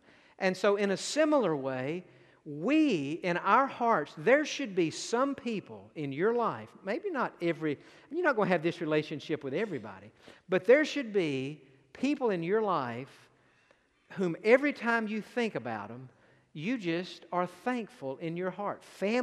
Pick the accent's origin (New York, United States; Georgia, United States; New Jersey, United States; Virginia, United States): Georgia, United States; Atlanta; we're from the Atlanta, Georgia area, and when you live that far off, you know your church family in Texas can't all drive or fly to Atlanta for the funeral.